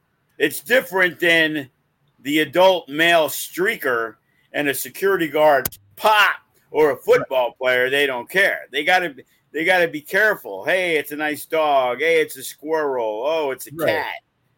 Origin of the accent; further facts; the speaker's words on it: New York, United States; You know, he's from New York. I'm from New York. He's full Puerto Rican. I'm half Puerto Rican.